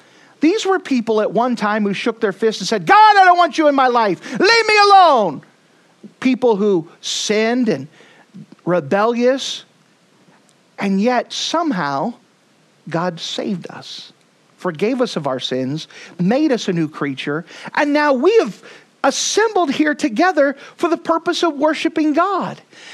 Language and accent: English; Texas, United States; For example, I'm from Texas. Not everyone wants to hang out with people from Texas.